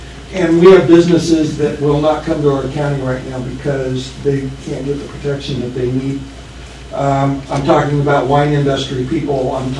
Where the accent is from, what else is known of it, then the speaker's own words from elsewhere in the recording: Dallas, Texas, United States; I'm from Dallas.